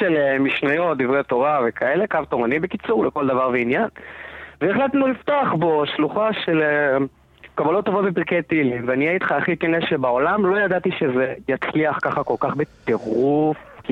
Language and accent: Hebrew; Bnei Brak, Central District, Israel